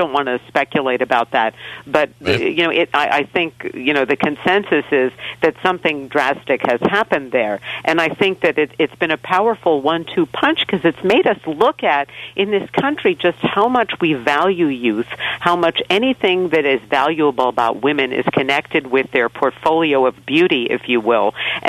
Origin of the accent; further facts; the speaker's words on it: New York, United States; I'm a New Yorker. I talk to the sidewalk.